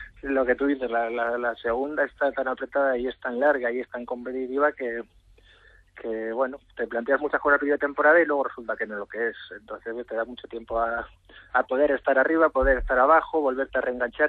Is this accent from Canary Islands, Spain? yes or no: no; Ciudad Real, Castilla-La Mancha, Spain; tanto de Madrid, como de Ciudad Real, que es de donde yo soy, como de aquí de Jerez